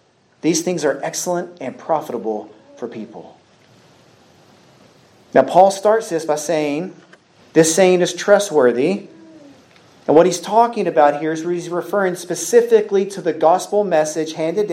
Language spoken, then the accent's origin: English; Texas, United States; For example, I think of myself as a Texan. I think of myself as an American.